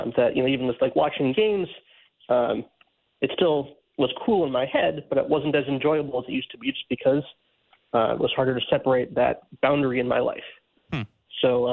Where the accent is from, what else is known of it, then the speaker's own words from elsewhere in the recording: Cleveland, Ohio, United States; actually with the Guardians, which was my hometown team.